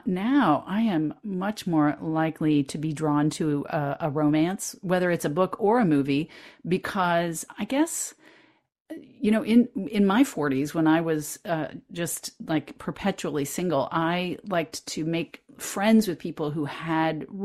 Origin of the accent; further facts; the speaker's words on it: Pittsburgh, Pennsylvania, United States; You know, I'm from Pittsburgh. That's where I was the religion editor, the bridal editor, and the dating columnist, you know, all at the same time.